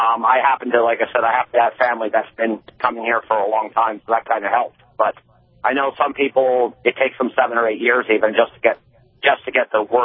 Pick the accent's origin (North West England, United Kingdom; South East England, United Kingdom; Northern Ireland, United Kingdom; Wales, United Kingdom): Northern Ireland, United Kingdom; moved away; I'm 31, and I started the process when I was 17. My family's been moving here for generations. I'm from Northern Ireland